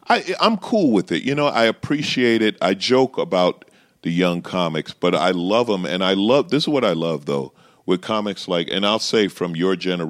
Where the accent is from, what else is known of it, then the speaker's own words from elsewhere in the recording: Queens, New York, United States; Yeah, I grew up in Queens. So you're around everybody.